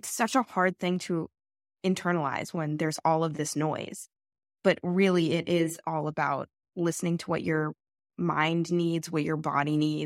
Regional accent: Denver, Colorado, United States; Just like growing up in Denver, it was ingrained in me from a very young age.

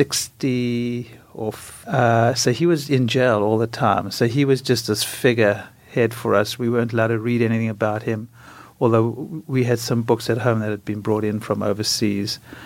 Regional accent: South Africa; growing up in South Africa

